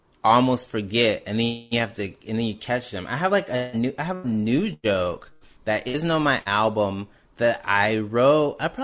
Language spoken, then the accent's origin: English; Canton, Mississippi, United States; Like I'm from Canton, but like I'm from Mississippi